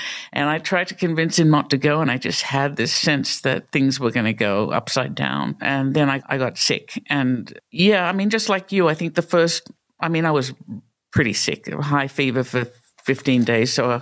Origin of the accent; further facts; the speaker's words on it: Australia; moved away as an adult; now in Pittsburgh, United States; I don't have a Pittsburgh accent, right? So I I grew up in Australia and came to the United States to do a master's in New York and unexpectedly ended up in Pittsburgh